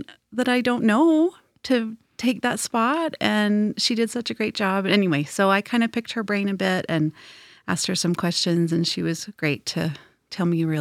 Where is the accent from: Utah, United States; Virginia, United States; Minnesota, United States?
Utah, United States; Provo; Yeah. So I was born in Provo. I grew up most of my life near the mouth of the canyon.